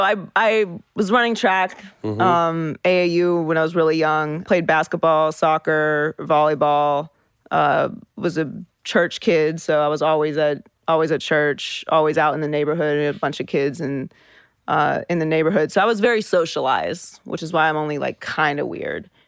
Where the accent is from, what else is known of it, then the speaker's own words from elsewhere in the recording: Pittsburgh, Pennsylvania, United States; So I was born and raised in Pittsburgh.